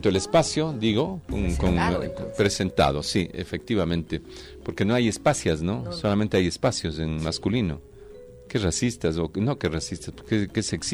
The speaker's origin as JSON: {"language": "Spanish", "town": "Guayaquil", "region": "Guayas", "country": "Ecuador", "tie": "born or raised there", "said": "de mi infancia, adolescencia en Guayaquil, tengo recuerdos muy gratos"}